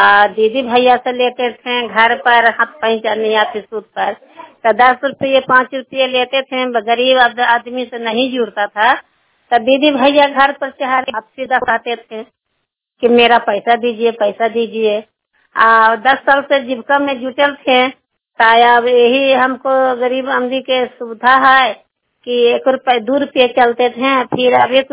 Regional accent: Nagarnausa, Bihar, India; नगर नौसा के रहने वाले हैं

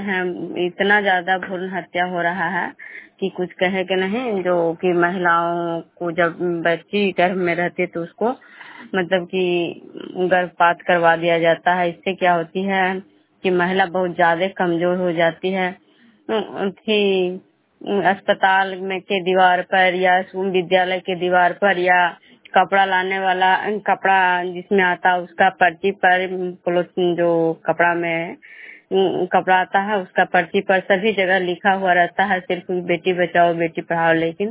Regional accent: Vishnupur, Bihar, India

